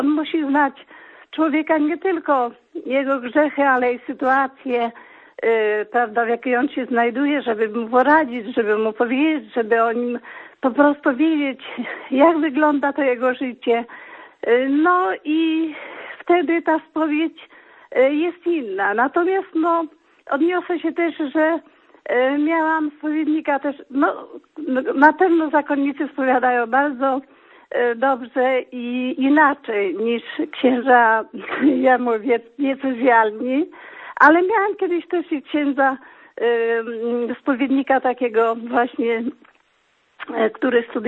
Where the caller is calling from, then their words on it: Lublin, Lublin Voivodeship, Poland; Ja z Lublina